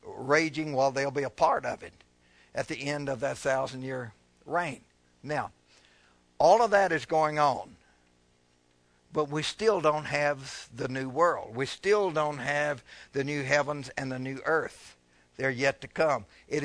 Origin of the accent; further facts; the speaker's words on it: Kentucky, United States; I'm from Kentucky. That's not easy for me.